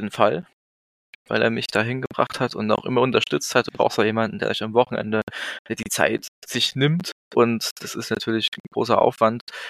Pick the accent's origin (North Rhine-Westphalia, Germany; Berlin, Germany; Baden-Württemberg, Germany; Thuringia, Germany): Thuringia, Germany; Rudolstadt; also born or lived in Erfurt; wir wollten uns hier halt niederlassen in Rudolstadt und es ist meine Heimat, wir fühlen uns hier wohl, haben uns damals auch bewusst für Rudolstadt entschieden, weil wir vorher in Erfurt gelebt haben, wo ich studiert habe und noch gearbeitet habe.